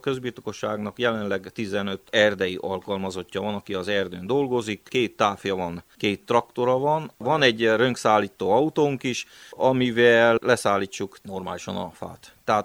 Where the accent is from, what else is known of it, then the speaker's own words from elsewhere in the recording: Transylvania, Romania; ugyebár itthon Romániába magyarok vagyunk, kint Magyarországon pedig románok vagyunk